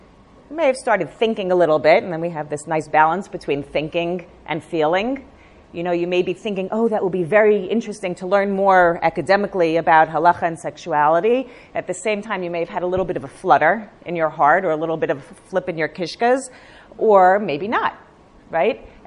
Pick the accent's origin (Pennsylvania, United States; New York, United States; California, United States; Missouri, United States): Pennsylvania, United States; Philadelphia; I grew up in Philadelphia. We grew up together in Philadelphia. And we grew up in a very nice little sheltered modern Orthodox community.